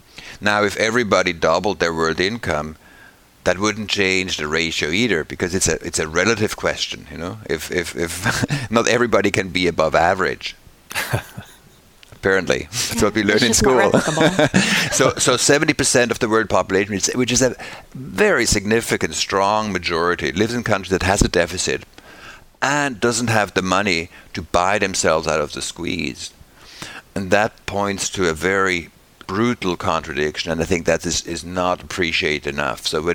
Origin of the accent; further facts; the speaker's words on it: Switzerland; I come from Switzerland. I grew up in Switzerland.